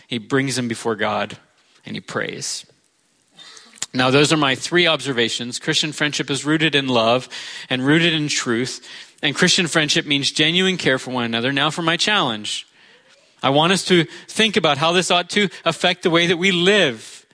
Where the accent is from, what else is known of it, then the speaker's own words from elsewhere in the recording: Florida, United States; I'm from Florida. We have oceans there. No corn. A little bit of corn. Not much.